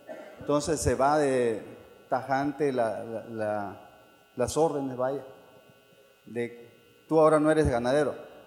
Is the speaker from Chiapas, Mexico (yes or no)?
yes; Ostuacán, Chiapas, Mexico; Soy de Ostoacán, Chiapas.